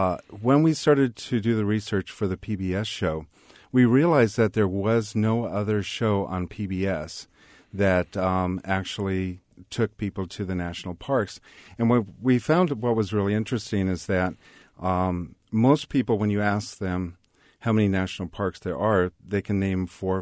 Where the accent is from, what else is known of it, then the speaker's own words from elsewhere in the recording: Lake Tahoe, United States; Well, I was born and raised in Lake Tahoe and in 1962. And in the process of growing up there, I saw a lot happen to the lake.